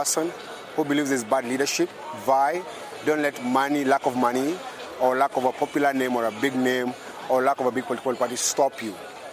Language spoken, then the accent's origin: English; Kenya; I grew up in Sarare where I'm running